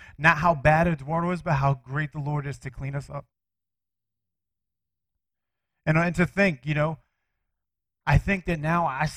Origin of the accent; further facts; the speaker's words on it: Brooklyn, New York, United States; I grew up in Cypress Hills Projects in Brooklyn, New York.